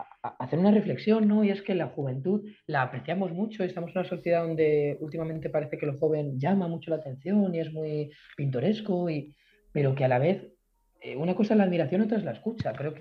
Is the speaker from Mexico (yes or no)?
no; Getafe, Community of Madrid, Spain; soy de Getafe, mis padres son de Orcasitas, mis abuelas son de Córdoba y de Ciudad Real